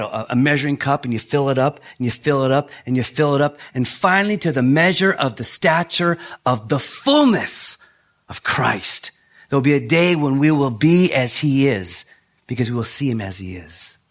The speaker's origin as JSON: {"language": "English", "country": "United States", "said": "I'm an American. I want it. I want it now."}